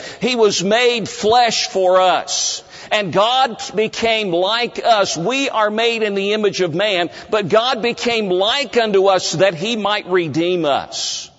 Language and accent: English; Tennessee, United States; I remember growing up in East Tennessee in a public high school.